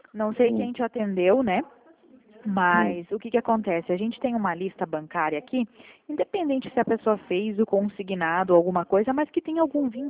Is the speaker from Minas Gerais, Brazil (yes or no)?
no; Toledo, Paraná, Brazil; Eu sou de Toledo.